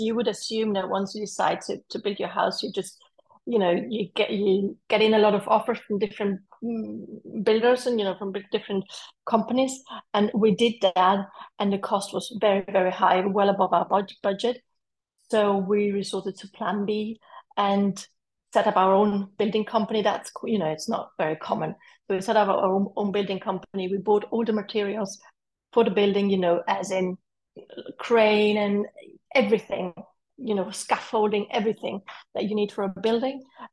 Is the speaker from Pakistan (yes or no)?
no; Italy; English is a second language; also born or lived in England; now in Spain; I'm from Italy, my husband is from Spain, we were living in England.